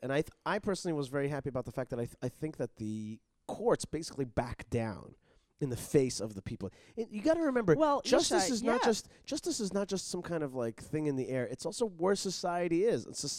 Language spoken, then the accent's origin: English; Wayne, New Jersey, United States; Yeah, so we had a natural rapport, you know, us New Jerseyans. And they're from Franklin Lakes, and I'm from Wayne.